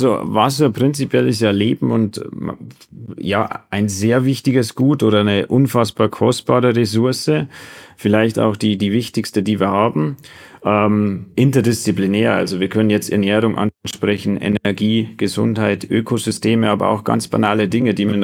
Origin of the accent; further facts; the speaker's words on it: Eging am See, Bavaria, Germany; also born or lived in Deggendorf; Nein, komme aus Egen am See, beziehungsweise Tannberg, also ein kleines Dorf in der Nähe sozusagen oder in der Landkreisgrenze Freiangrafenau und Passau.